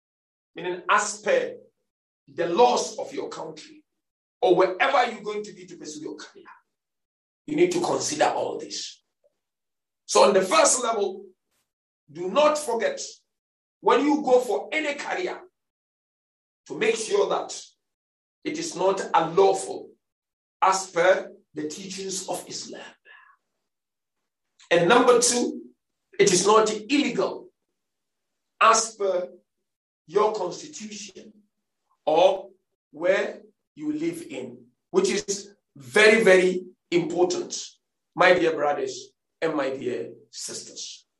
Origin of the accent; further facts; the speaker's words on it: Ghana; I'm originally from Ghana and I wasn't born a Shia.